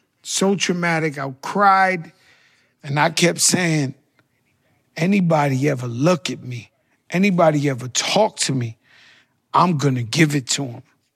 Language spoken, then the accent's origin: English; Bronx, New York, United States; Man, it was beautiful at the beginning. And then drugs just came into our neighborhood.